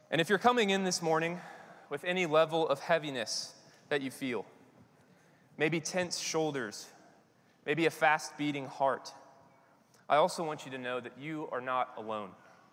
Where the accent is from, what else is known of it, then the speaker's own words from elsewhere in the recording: Kansas City, United States; also born or lived in Arkansas; now in Nashville, United States; And I'm from Kansas City originally, and I lived in Arkansas for 8 years. I went to Harding undergrad and grad school and was there in Searcy. And then we moved to Nashville.